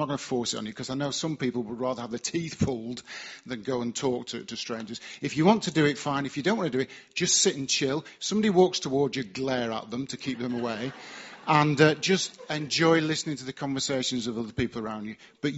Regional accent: England, United Kingdom; born there; I was born in England, so I'm British, but again, that's just geography.

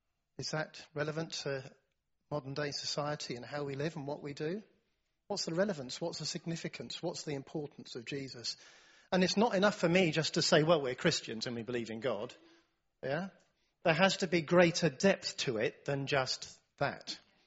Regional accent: United Kingdom; I'm a Brit, so I can say it, can't I?

